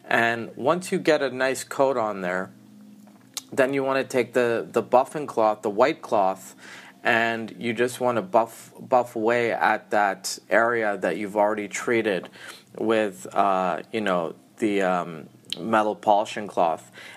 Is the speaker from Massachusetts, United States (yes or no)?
yes; Massachusetts, United States; You know, I grew up in Massachusetts.